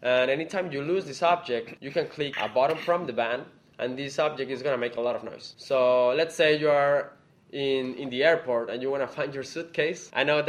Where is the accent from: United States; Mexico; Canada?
Mexico; I'm from Mexico.